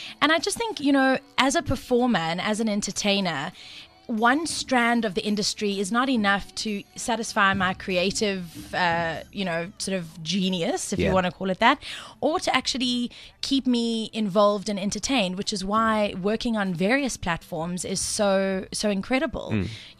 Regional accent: Durban, KwaZulu-Natal, South Africa; No, I'm from Durban originally.

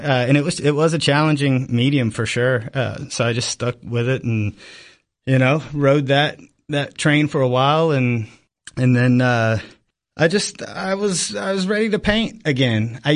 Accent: Albany, Kentucky, United States; and I grew up in Albany, Kentucky, which is about an hour north of here.

